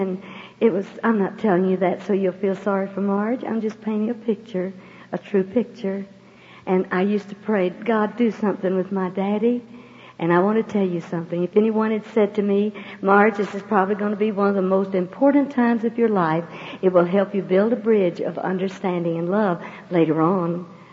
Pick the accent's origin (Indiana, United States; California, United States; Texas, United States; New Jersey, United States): Texas, United States; Houston; born there; Well, I was born in Houston 100 years ago